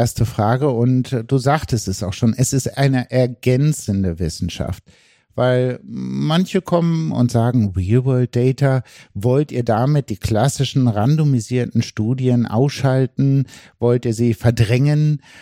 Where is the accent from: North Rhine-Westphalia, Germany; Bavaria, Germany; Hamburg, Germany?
North Rhine-Westphalia, Germany; Paderborn; wie Herr Schneeweiß schon angekündigt hat, bin ich aus Paderborn. Hier bin ich Chefarzt von zwei Kliniken vor Ort im schönen Westfalen.